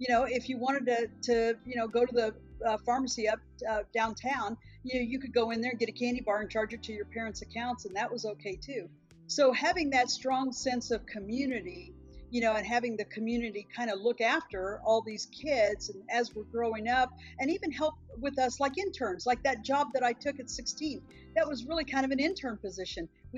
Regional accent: Fort Scott, Kansas, United States; the little old man had a little insurance office in Fort Scott, my hometown, and he needed some help.

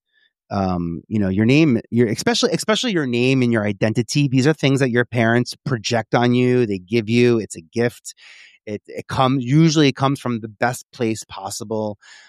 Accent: Staten Island, New York, United States; accent: Staten Island; And also I lost my Staten Island accent in like 2 months. I went home freshman year for different Thanksgiving. I was like, wait, we really sound like this?

